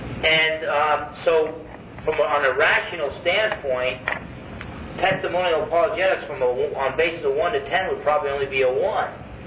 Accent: New Jersey, United States; But they just thought it was neat that I came from New Jersey, that I used to be a Marine.

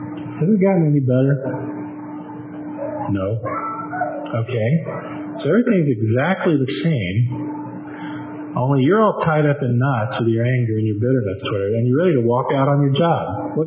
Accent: Florida, United States; So we had winter coats, and I'm from Florida. First time I'd ever seen snow like that.

